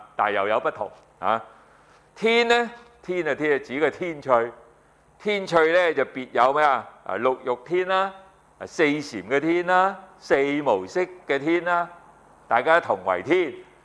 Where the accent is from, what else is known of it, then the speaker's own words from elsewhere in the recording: China; 我哋係中國人